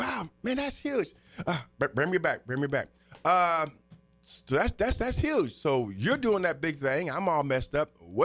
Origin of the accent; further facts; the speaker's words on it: Terre Haute, Indiana, United States; That's my hometown, man.